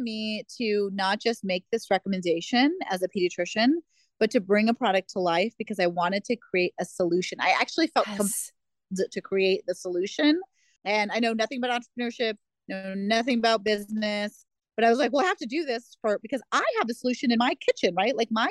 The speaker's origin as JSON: {"language": "English", "country": "India", "said": "I'm using stainless steel because I'm Indian and is literally the material of choice for a billion people in India."}